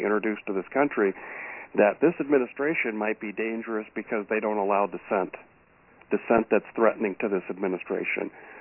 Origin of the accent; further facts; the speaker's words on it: United States; that's unacceptable to me as an American.